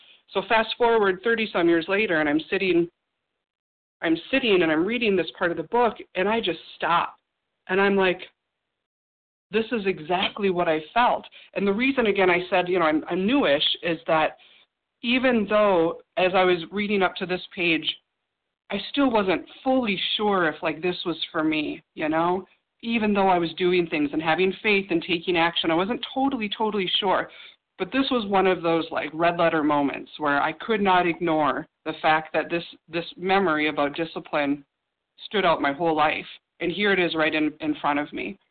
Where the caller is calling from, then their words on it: Minnesota, United States; And I'm calling from Minnesota.